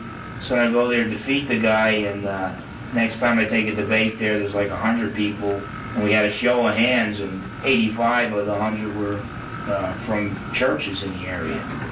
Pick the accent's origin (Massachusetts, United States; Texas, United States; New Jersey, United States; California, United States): New Jersey, United States; I come from New Jersey, New York, New Jersey, real packed in.